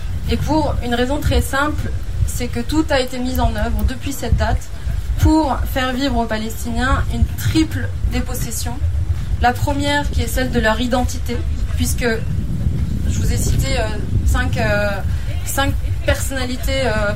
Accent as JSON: {"language": "French", "country": "Syria", "tie": "born there", "said": "du camp dans lequel moi je suis née en Syrie."}